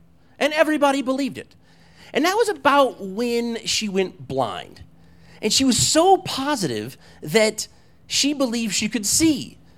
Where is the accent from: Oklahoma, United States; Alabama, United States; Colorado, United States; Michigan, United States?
Colorado, United States; Walden; I was a husky boy, and I grew up in Walden, Colorado. Not a lot of people go to Walden on purpose.